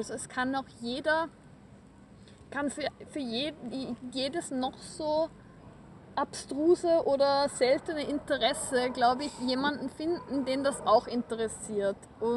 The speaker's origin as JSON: {"language": "German", "region": "Vienna", "country": "Austria", "tie": "born or raised there", "said": "wie ich bin in Wien aufgewachsen, wie ich Wien nie gefunden habe."}